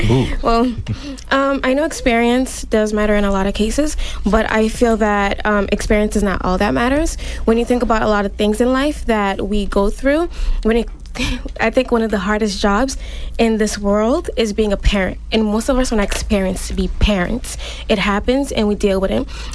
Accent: Brockton, Massachusetts, United States; in my experience, is growing up in Brockton. It's watching Brockton go on the decline.

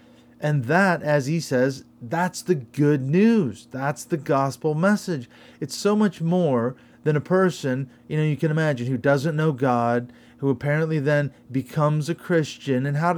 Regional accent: United States; moved away as an adult; now in United Kingdom; especially as a transplanted American who's been here nearly 12 years now

